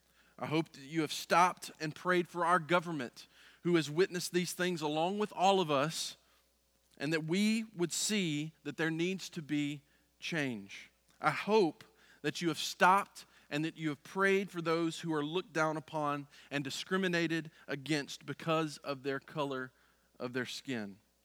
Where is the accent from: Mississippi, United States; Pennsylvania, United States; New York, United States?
Mississippi, United States; Growing up in Mississippi, I've seen this, I've heard this